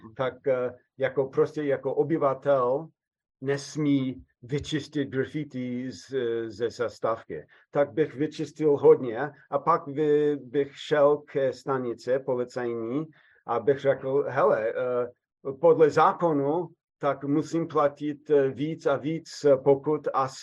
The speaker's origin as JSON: {"language": "Czech", "country": "United States", "said": "To je pro mě, řeknu, důležité chování jako Američan, abych prostě přežil"}